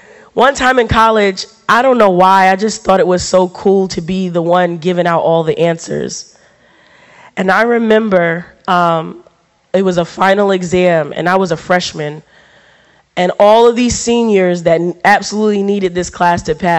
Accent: New York, United States; I grew up in New York

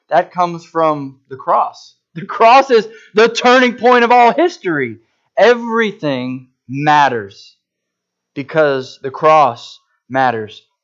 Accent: United States; Oh, wait, I'm an American. I have freedom.

